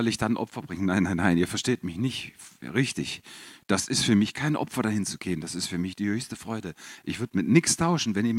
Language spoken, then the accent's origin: German; Northern Germany, Germany; man kann selbst im Schwabenland überleben, als Norddeutscher, ja?